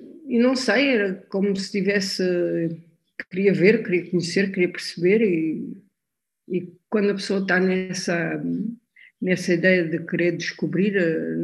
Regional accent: Portugal; moved away as an adult; also born or lived in England; Sou mestiça, a minha mãe é espanhola, o meu pai é português, vivi em Inglaterra muito, muito tempo, quase 15 anos, mas, no fundo, quando alguém me pergunta, eu sou portuguesa

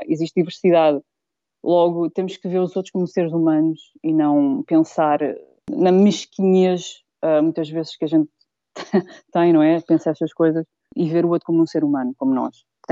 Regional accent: Portugal; moved away as an adult; embora eu quando saí de Portugal, já Portugal estava a ficar bastante diverso

